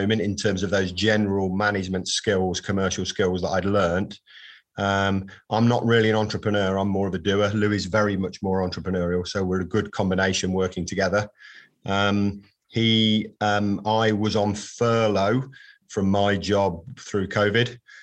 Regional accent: Coventry, West Midlands, United Kingdom; born there; So I was born, I am from Coventry, albeit I've lived there intermittently, but not lived there, didn't really grow up in Coventry.

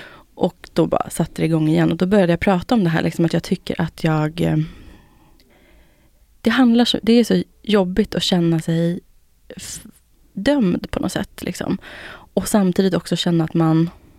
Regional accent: Finland; Jag är finne då om någon undrar.

